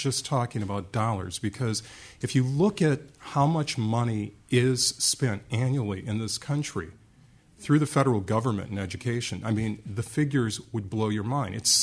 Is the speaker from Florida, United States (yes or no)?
no; Racine, Wisconsin, United States; My father was a foundry worker. I grew up in Racine, Wisconsin. He moved there from Mississippi and raised five sons.